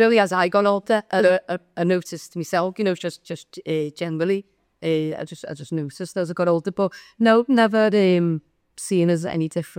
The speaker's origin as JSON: {"language": "English", "town": "Liverpool", "region": "North West England", "country": "United Kingdom", "tie": "born or raised there", "said": "Yeah, I grew up in Wavertree, which is a very, very, very multicultural area."}